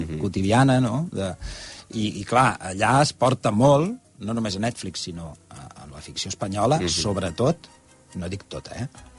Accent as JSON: {"language": "Catalan", "town": "Sabadell", "region": "Catalonia", "country": "Spain", "lives_now": "Barcelona, Spain", "said": "Sí, soc sabadellenc. Fa 20 anys que no hi visc a Sabadell, però soc de Barcelona i m'agrada perquè és més tranquil."}